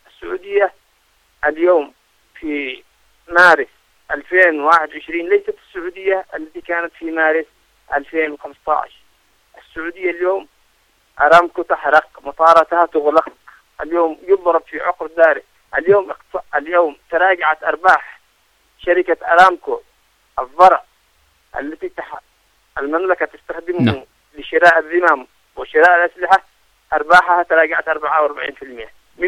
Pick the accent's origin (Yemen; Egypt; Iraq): Yemen; نحن شعب يمني عظيم مؤمنين بالله،